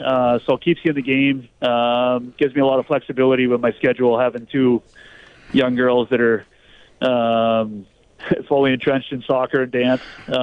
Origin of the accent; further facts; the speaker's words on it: Amherst, New York, United States; growing up in Amherst, I probably didn't realize it at the time how fortunate I was.